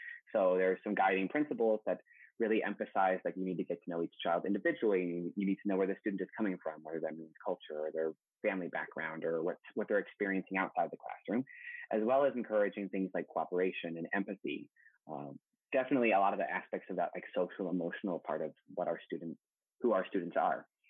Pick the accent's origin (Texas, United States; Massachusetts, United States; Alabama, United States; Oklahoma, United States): Oklahoma, United States; Norman; I grew up in Norman.